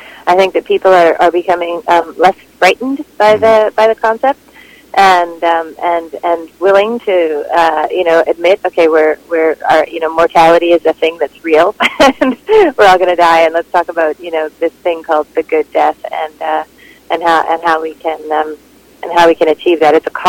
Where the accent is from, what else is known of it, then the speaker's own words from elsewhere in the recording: Winnipeg, Manitoba, Canada; now in Toronto, Canada; I think I'll always feel like a Winnipegger.